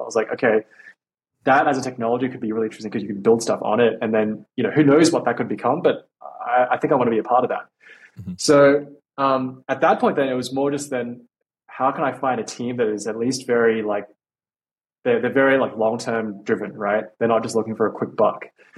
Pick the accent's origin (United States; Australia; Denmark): Australia; I'm from Australia, so I was in the mines.